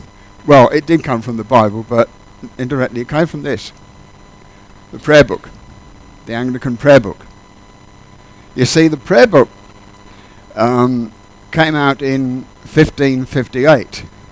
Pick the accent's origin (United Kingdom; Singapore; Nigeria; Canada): United Kingdom; England; the church I grew up in England, a fairly normal Baptist church, quite a large one